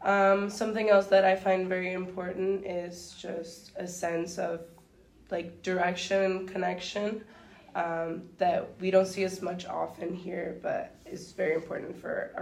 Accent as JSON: {"language": "English", "country": "Dominican Republic", "tie": "born or raised there", "second_language": "English", "moved": "as an adult", "lives_now": "Ottawa, California, United States", "said": "I was born in the Dominican Republic. I lived there my whole life up until I was 18, and that's where my family's from as well."}